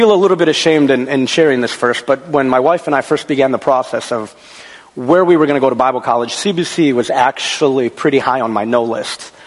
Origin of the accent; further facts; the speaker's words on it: Wisconsin, United States; I must now turn my attention to the great state of Wisconsin, my home state, the great state.